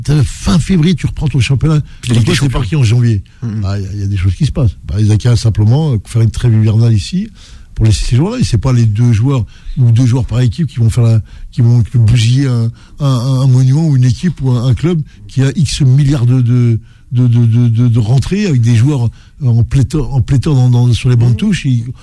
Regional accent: Algeria; chez nous en Algérie

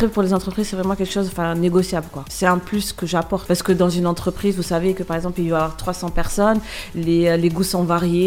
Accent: France; je suis française mais avec mes origines marocaines

